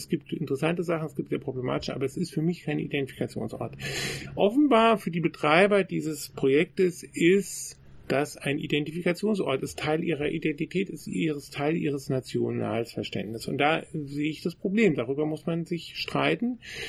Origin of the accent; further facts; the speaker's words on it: Germany; ich bin ein Deutscher